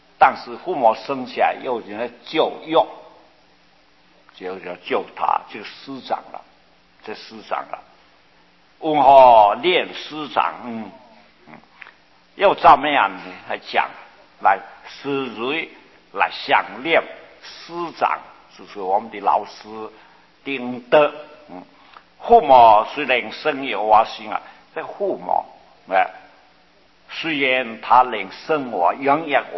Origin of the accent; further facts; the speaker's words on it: Taiwan; 我们台湾人就这样不知道，这儿子一出家父母就跪下去